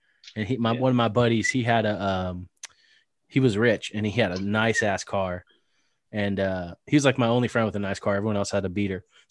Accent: United States; So growing up in America, when I learned about Christianity as like a kid, I was just like, meh.

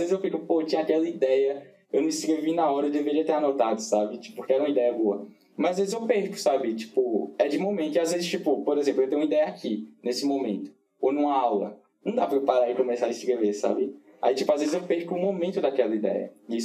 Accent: Pernambuco, Brazil; Eu sou do interior de Pernambuco e eu estudava numa escola também que era do interior, né? Mas era um interior 90 quilômetros de onde eu morava, que é Garanhuns. Eu estudava na cidade de Garanhuns

